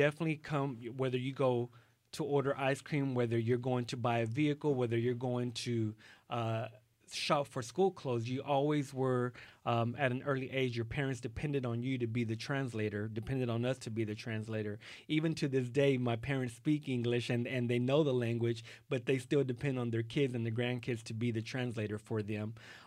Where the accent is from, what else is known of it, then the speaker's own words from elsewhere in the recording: Waco, Texas, United States; first language Spanish; English is a second language; You know, so even, you know, growing up in Waco, Texas in the 80s and early 90s, you know, even the Mexican culture wasn't as popular as it is now, and so it was still very taboo to speak Spanish in public.